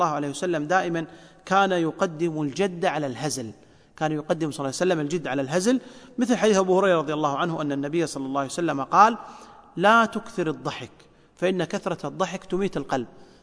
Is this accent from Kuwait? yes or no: yes; Kuwait; عندنا في الكويت